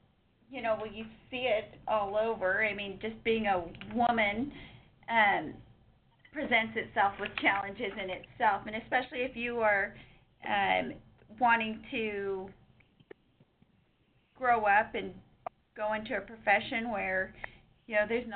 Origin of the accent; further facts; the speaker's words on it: Pacific Northwest, United States; growing up in the Pacific Northwest has definitely spoiled with, you know, fresh seafood.